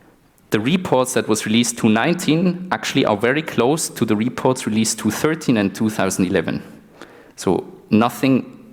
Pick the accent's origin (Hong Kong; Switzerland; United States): Switzerland; English is a second language; Sorry, it's always Switzerland, but I'm from Switzerland.